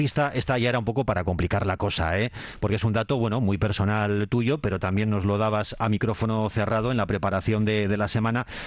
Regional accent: Bilbao, Basque Country, Spain; soy de Bilbao.

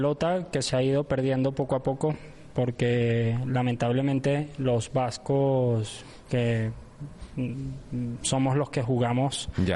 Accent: Venezuela; Tercera generación de vascos aquí en Venezuela. Soy más venezolano que vasco y es la realidad.

